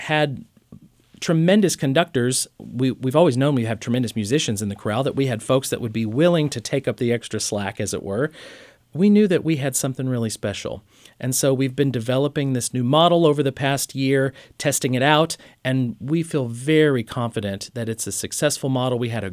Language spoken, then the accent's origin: English; Missouri, United States; now in Oklahoma, United States; we are from the middle of the country. I'm from Southwest Missouri. My wife's from Kansas.